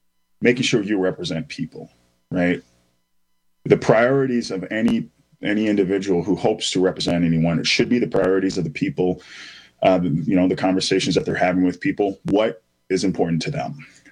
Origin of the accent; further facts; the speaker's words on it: Saint Paul, Minnesota, United States; born there; I was born in St. Paul, but I had a lot of housing instability. You know, I lived in 35 different places by the time I was 15, wow. Unfortunately, including a homeless shelter on Wabasha across the street from where I work.